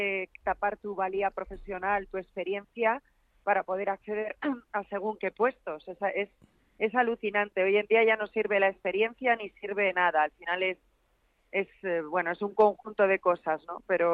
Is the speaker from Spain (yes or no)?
yes; Spain